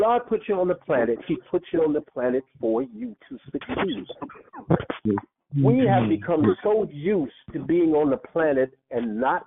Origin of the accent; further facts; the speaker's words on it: Chicago, Illinois, United States; I was raised in Chicago. I was raised in everybody was black in the neighborhood. There was no mixture where I was raised at.